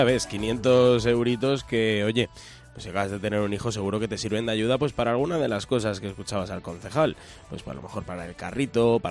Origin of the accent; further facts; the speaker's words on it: Teruel, Aragon, Spain; porque yo no soy de aquí, digo, voy a empadronarme a ver si me lo dan el aunque sea el yo soy de Teruel, aunque sea